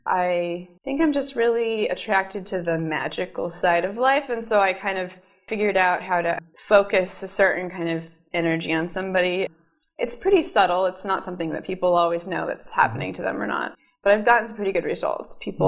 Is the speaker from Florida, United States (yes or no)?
no; California, United States; born there; now in Fairfield, United States; I was born in California, and I came here 5 years ago for MUM.